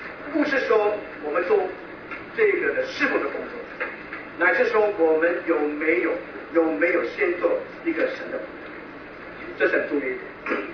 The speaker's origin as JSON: {"language": "Chinese", "country": "Hong Kong", "tie": "born or raised there", "said": "我们在香港长大，啊，什么都敢吃，特别广东人。"}